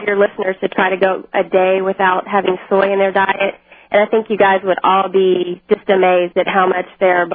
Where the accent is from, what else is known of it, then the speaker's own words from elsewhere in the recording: Austin, Texas, United States; Right. I grew up in Austin, too, and I never had allergies.